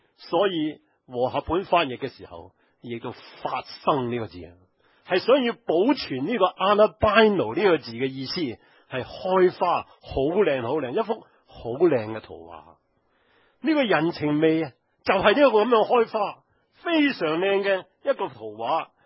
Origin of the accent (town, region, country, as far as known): Hong Kong